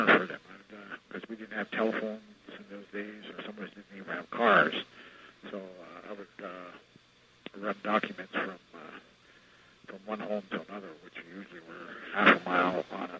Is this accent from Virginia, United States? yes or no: no; North Dakota, United States; I was raised on the Turtle Mountain Chippewa Reservation, and also the Fort Totten Dakota Reservation. A lot of people know it as Sioux, but that's not really our real name. That's not the name of our tribe. I was raised there by my grandparents till I was 9 years old.